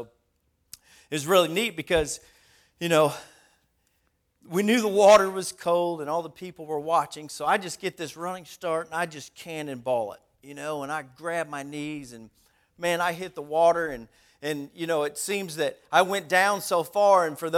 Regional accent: South Bend, Indiana, United States; I'll take this time in the pulpit to say I'm from South Bend, Indiana.

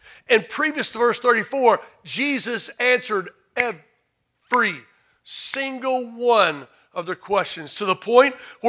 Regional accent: Tennessee, United States; Hello, I'm from Tennessee. Not from Arkansas, Jason, but Tennessee.

